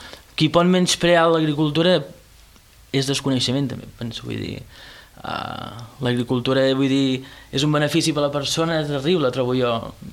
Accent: Poblet, Catalonia, Spain; jo soc de Poblet i tal

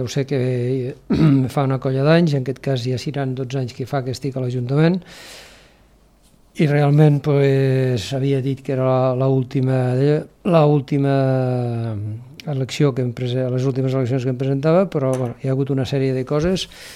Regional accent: Falset, Catalonia, Spain; intentar guanyar la confiança de la gent del meu poble.

